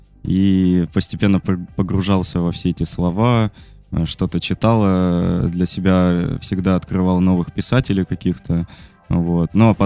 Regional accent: Saint Petersburg, Russia; Мы, собственно, из Питера оба.

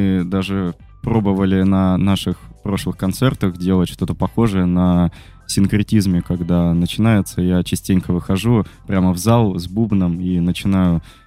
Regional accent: Saint Petersburg, Russia; Мы, собственно, из Питера оба.

